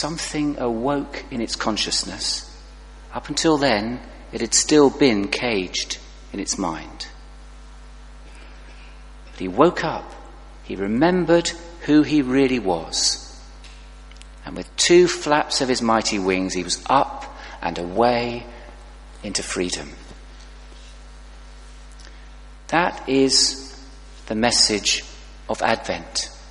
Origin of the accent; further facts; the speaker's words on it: Wimborne Minster, South West England, United Kingdom; also born or lived in Reading; I was born in Reading, grew up in Wimborne Minster